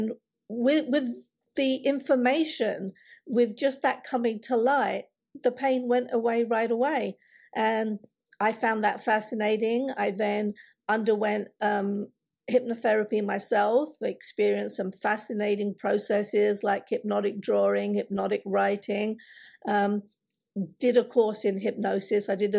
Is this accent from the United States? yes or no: no; England, United Kingdom; also born or lived in India; I was born in India, brought up in England.